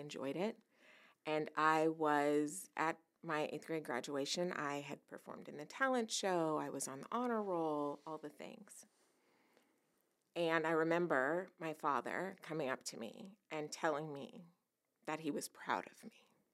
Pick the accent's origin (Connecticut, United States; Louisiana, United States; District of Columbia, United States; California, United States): California, United States; Sacramento; So I grew up in Sacramento, California. I grew up right in the middle of the Valley High Crips and the Meadowview Bloods.